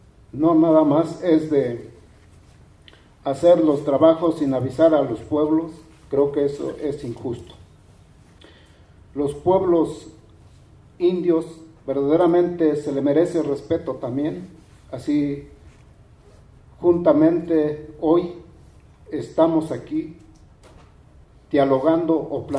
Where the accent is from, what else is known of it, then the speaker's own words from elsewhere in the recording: San Francisco Xochicuautla, State of Mexico, Mexico; me dirijo de que vengo de San Francisco Xochicuautla, un pueblo ancestral